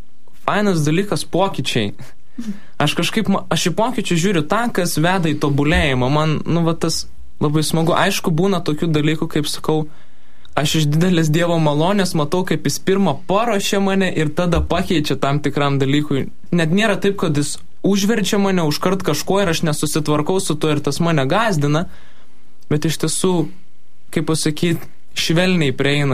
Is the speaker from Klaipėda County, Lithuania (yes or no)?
yes; Kretinga, Klaipėda County, Lithuania; aš esu iš Kretingos ir Kretingoje yra pranciškoniškas jaunimas